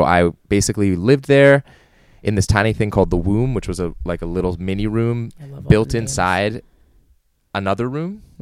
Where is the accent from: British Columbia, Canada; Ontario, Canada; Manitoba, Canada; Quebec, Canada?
British Columbia, Canada; North Vancouver; born there; I was born in North Vancouver.